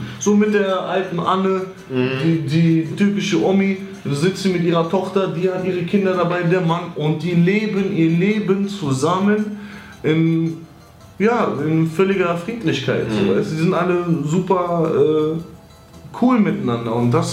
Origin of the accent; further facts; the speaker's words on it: Kavala, East Macedonia and Thrace, Greece; now in Germany; Digga, bei uns in Kavala am Strand auch.